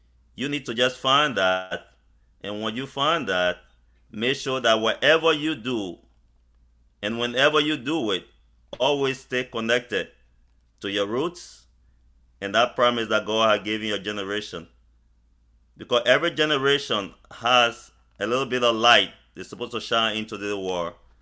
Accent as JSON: {"language": "English", "country": "Liberia", "said": "I'm from Liberia, West Africa."}